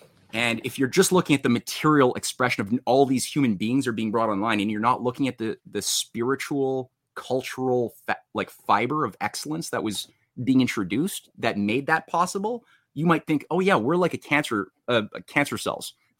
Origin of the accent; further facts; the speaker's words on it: Canada; born there; I was in Canada. I was born in Canada.